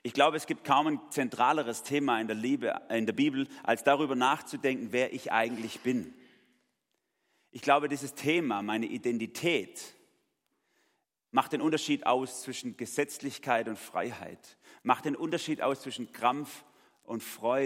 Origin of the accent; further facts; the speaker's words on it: Baden-Württemberg, Germany; weil ich Schwabe bin. Und als Schwabe zählt, was ich leiste.